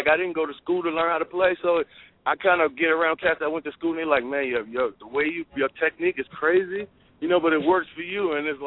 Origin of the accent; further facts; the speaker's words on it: Brooklyn, New York, United States; now in California, United States; I'm a producer from Brooklyn, New York. Grew up in Brooklyn, currently living out in California now since I signed my deal out with Rodney.